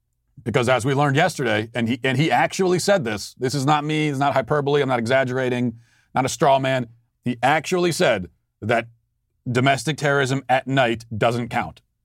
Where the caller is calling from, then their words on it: Namibia; I'm from Namibia, and here there's a lot of trophy hunting.